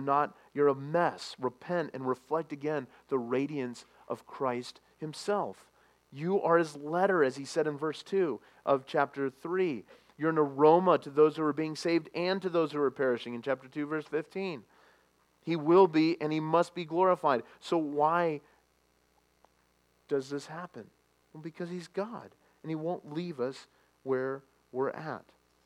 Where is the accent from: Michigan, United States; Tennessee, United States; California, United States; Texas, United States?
California, United States; Los Angeles; I grew up in Los Angeles. I didn't know stars existed.